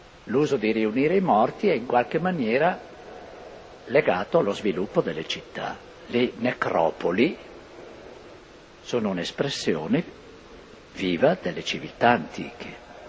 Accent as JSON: {"language": "Italian", "region": "Lombardy", "country": "Italy", "tie": "born or raised there", "said": "Al mio paese il cimitero era lì proprio in giro alla chiesa. Bellissimo, no? È un po' più rialzata del resto, c'è un gran piazzale, c'erano neanche i morti, no? e Napoleone li ha fatto portare tra Calcinate e Mornico, 1,5 chilometri, campagna"}